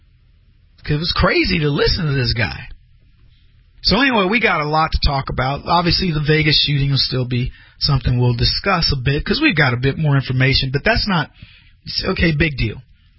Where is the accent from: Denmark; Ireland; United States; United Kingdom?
United Kingdom; I grew up in Britain